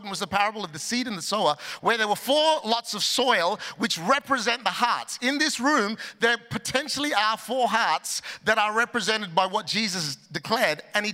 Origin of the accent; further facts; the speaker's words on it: Australia; I'm Aussie on the inside, but Asian on the outside.